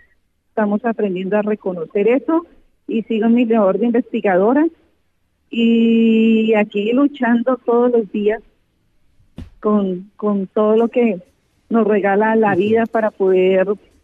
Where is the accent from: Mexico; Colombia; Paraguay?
Colombia; Timbío, Cauca; Yo soy oriunda de Tindiro, Cauca, un municipio al sur de Popayán, de la capital blanca del país, y estudié en una institución pública conocida como en Colegio Mixto Carlos Albán.